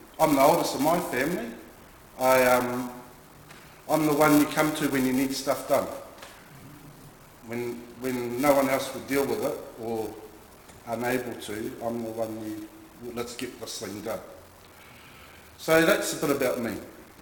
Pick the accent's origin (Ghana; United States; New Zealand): New Zealand; East Coast; I'm Māori. I come from my family from the East Coast. I have a mixed heritage, broadly from Brittany, Scotland, Wales, England. Well, I don't know if that's broad, Germany